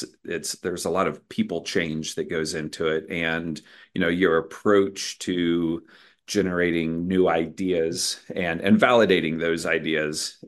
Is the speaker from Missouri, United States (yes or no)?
yes; Kansas City, Missouri, United States; I was born and raised here in the Kansas City area, so I've just always stayed close here.